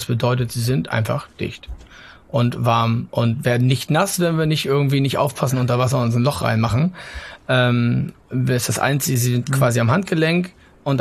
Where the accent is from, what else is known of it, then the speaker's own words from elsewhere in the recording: Mecklenburg-Vorpommern, Germany; Ich bin ich bin an der Ostsee aufgewachsen, komme aus Mecklenburg in der Nähe von Greifswald